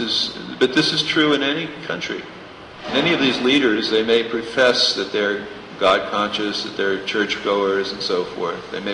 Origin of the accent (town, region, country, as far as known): Florida, United States